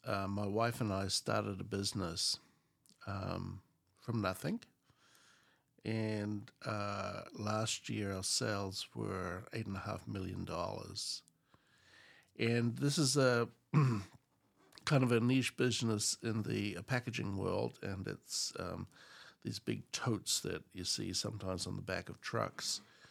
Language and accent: English; New Zealand; I'm from New Zealand.